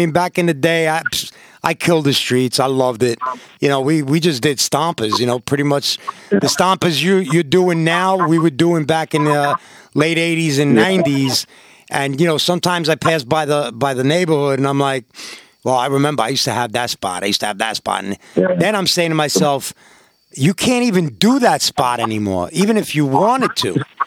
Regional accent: New York, United States; You know, I'm a New Yorker. I'm a bit naive, you know, and I didn't really respect the rules.

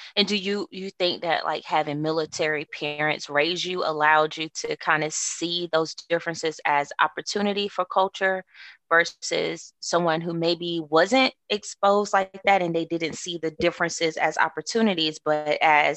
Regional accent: the South, United States; so I think I'm also from the South. And so I grew up very much aware of race.

